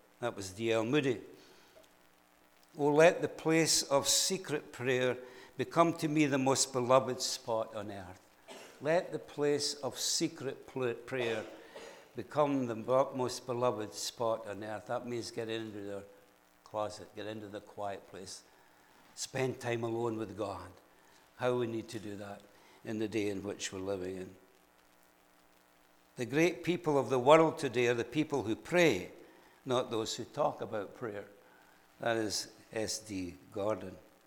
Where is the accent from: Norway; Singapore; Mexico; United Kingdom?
United Kingdom; Scotland; I'm Scottish and some Indian people are some of you are American